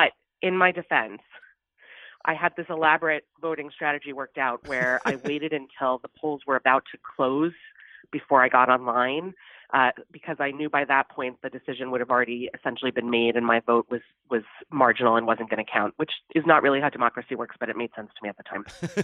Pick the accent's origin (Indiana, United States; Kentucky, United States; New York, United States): New York, United States; moved away as an adult; So I, in full disclosure, I left New York soon after Mayor Bloomberg took over.